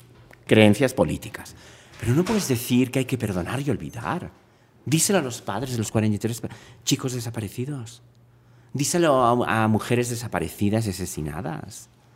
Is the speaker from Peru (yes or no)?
no; Spain; now in Mexico; Yo soy español y mexicano adoptado, ¿no? Aunque nunca me he sentido extranjero